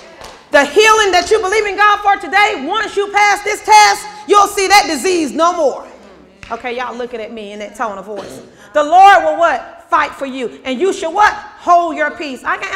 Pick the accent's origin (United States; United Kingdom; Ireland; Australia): United States; Mobile, Alabama; I remember going downtown Mobile. We grew up in Alabama, and we would go to Mardi Gras